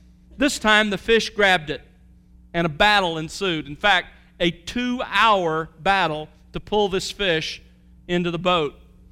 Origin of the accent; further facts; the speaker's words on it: Gulf Coast, United States; When I grew up on the Gulf Coast, we often went fishing for short periods of time